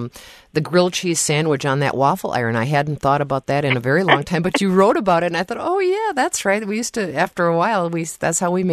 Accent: Appleton, Wisconsin, United States; I know on Friday nights in the … when I was growing up in Appleton, Wisconsin, some Friday nights anyway, my dad would be in charge of a fish fry.

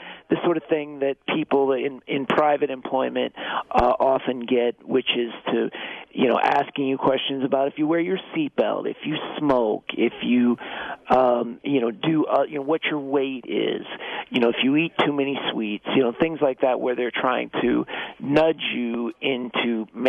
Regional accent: Kansas, United States; you've seen some states like Kansas, my home state, passed an expansion of the Medicaid program

